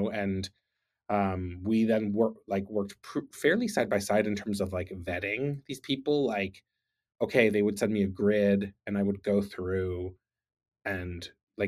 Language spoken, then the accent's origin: English; Canada; moved away as an adult; now in London, United Kingdom; So I moved to London, the UK. I finished my PhD. I'm Canadian. I was living in Vancouver, wrapping up my PhD. For personal reasons, I moved to the UK